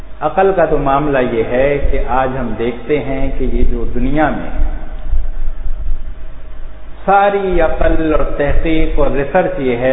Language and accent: Urdu; Pakistan; born there; میں تو پاکستان میں پیدا ہوا